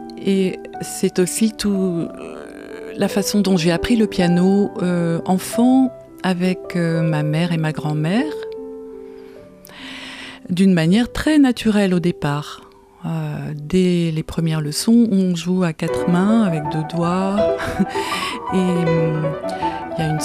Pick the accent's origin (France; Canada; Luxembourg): France; Falaise, Normandy; also born or lived in Paris; Ce qui fait que moi, j'ai grandi finalement en Normandie après être née à Paris. Je grandis dans le Calvados, à Falaise.